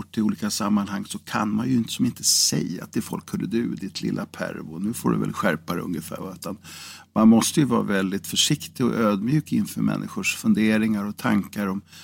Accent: Karlskoga, Örebro County, Sweden; born there; also born or lived in Degerfors; Ja, i Karlskoga, eller Degerfors var ju min födelseort. Men själva lasarettet i Karlskoga, där var det där som jag klämdes ut.

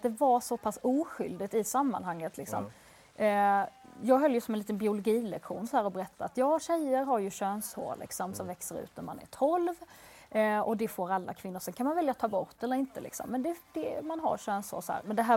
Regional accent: Skåne, Sweden; accent: Scanian; jag är en jättevit arab, jag har liksom ljusa ögon, jag pratar skånska

